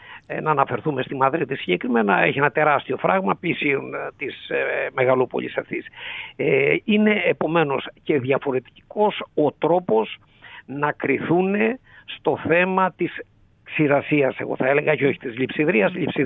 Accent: Mani, Peloponnese, Greece; Τελείως διαφορετική από την ιδιαίτερη πατρίδα μου τη Μάνη

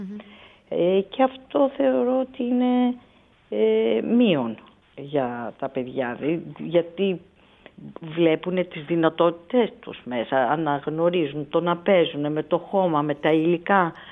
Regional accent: Thessaly, Greece; η καταγωγή μου ήταν καθοριστική σχετικά με τη μεγάλωσα στο Θεσσαλικό κάμπο

